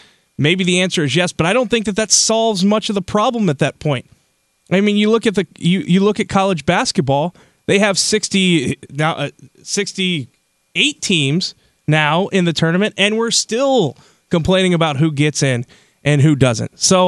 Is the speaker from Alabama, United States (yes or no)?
no; Iowa, United States; Once I said that I was from Iowa but had a brother on the team.